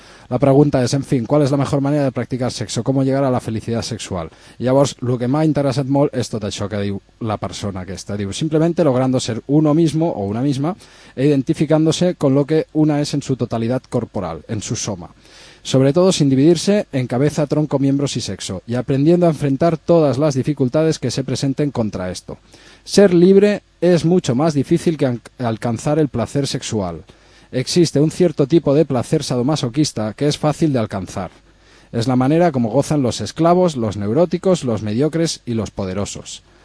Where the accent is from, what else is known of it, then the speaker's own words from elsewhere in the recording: Barcelona, Catalonia, Spain; I som de Barcelona